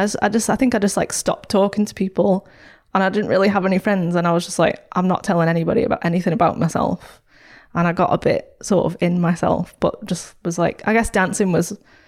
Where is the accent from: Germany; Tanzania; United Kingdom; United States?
United Kingdom; St Helens, North West England; I grew up in St. Helens.